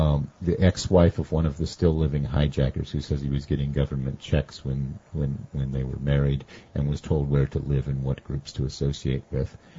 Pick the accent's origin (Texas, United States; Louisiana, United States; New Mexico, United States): New Mexico, United States; Alamogordo; I grew up outside of Alamogordo, New Mexico, and we did get to go out there and see this